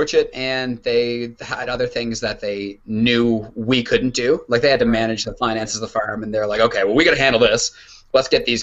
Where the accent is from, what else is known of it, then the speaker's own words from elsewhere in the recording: Canada; If as a Canadian, your money goes so far over there.